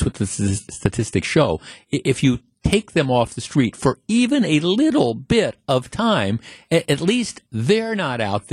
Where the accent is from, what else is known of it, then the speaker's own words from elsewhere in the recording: Glendale, Wisconsin, United States; I grew up here, right? I mean, I'm from here. I grew up in Glendale. I've lived here my entire life when my parents moved here when I was a young boy